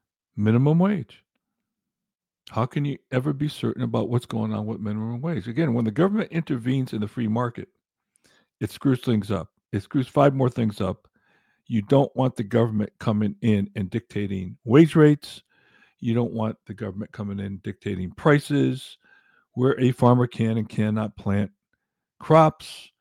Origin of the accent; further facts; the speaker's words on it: Connecticut, United States; also born or lived in Arizona; now in North Carolina, United States; We moved from Arizona to North Carolina. We're from Connecticut. We were considering going back to Connecticut